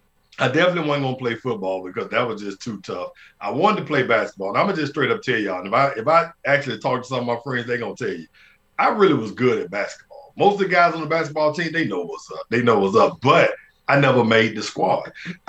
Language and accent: English; Birmingham, Alabama, United States; See, I'm from the South. In Birmingham, we didn't even have field hockey.